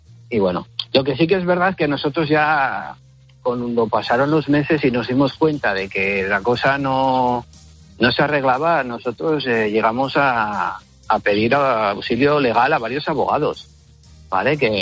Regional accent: Asturias, Spain; nosotros somos de Asturias

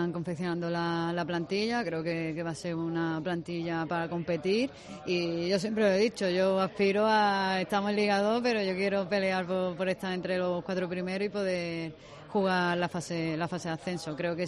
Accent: Málaga, Andalusia, Spain; estoy muy feliz, sobre todo de estar aquí en mi tierra, que ya fueron muchos años los que pasé fuera de ella

